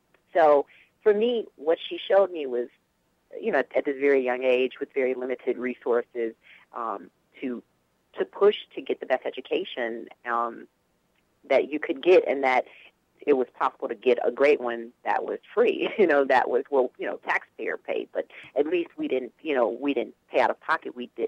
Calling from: Los Angeles, California, United States; From Los Angeles.

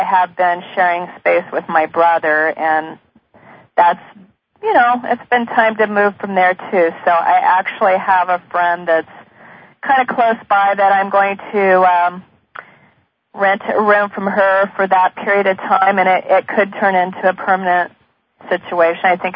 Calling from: Aptos, California, United States; I'm calling from Aptos, California.

